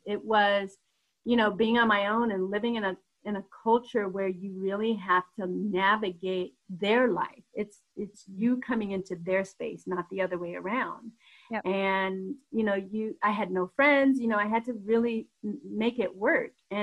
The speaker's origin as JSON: {"language": "English", "town": "Denver", "region": "Colorado", "country": "United States", "said": "I'm coming from Denver and you saw only Bronco football players"}